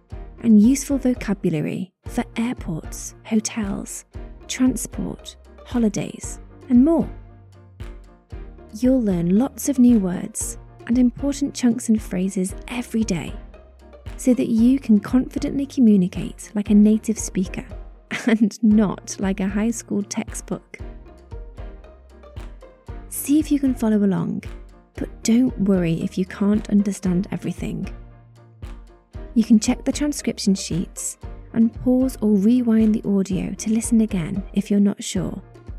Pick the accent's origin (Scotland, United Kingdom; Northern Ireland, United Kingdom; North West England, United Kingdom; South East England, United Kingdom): North West England, United Kingdom; Liverpool; I'm 28 years old and I'm from England in the United Kingdom. My city is Liverpool, in the north of England.